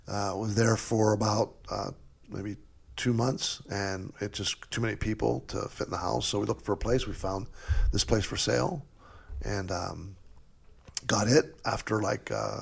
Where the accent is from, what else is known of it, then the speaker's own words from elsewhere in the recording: Pennsylvania, United States; born there; I was born in Pennsylvania.